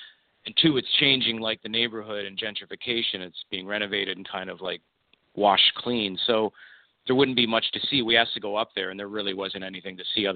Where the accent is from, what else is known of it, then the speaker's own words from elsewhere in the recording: Windsor, Ontario, Canada; also born or lived in Detroit, United States; where I grew up in Windsor and Detroit, probably similar to Milwaukee